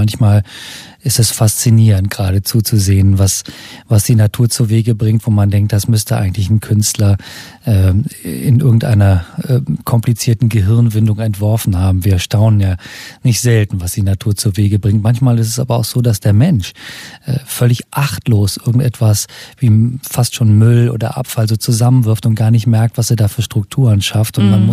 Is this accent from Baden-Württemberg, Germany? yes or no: no; Viersen, North Rhine-Westphalia, Germany; born there; Es ist nicht weit weg, aber gehört nicht zum Ruhrgebiet, das ist der Niederrhein